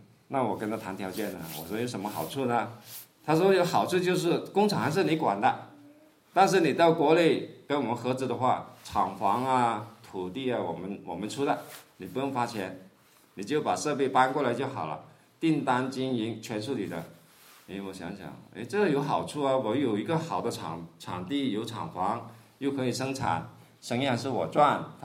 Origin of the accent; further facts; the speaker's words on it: Hong Kong; 我当时说南韩人怎么做得过我们香港人呢？我们香港人这么灵活